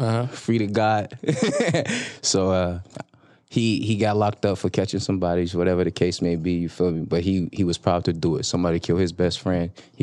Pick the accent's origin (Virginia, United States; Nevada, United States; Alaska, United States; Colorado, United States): Virginia, United States; Norfolk; I'm from Virginia, Norfolk 757. What it do? But you know, my family is from all over.